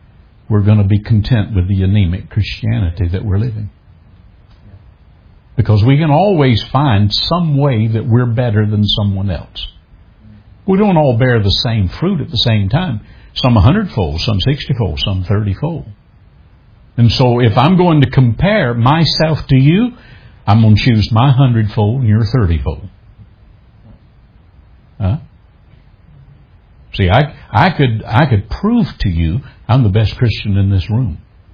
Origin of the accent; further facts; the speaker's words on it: Southern United States, United States; I'm from the South.